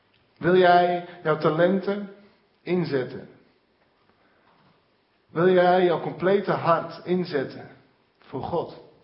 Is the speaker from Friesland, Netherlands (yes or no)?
no; Emmen, Drenthe, Netherlands; Ik kom uit Emmen